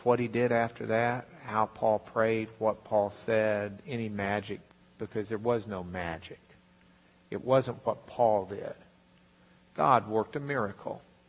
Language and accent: English; Lubbock, Texas, United States; I'm from Lubbock.